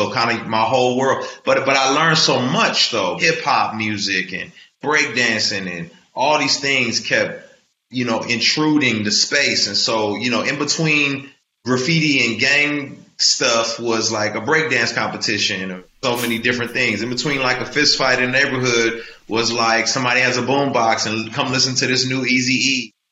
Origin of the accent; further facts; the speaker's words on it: San Diego, California, United States; also born or lived in Houston, Texas / Denver, Colorado; I was born in Houston, Texas. I was there probably till around 4, moved to Denver, Colorado. And then as my mom was trying to get on her feet, she sent me to San Diego, and I was there on and off until I was 13.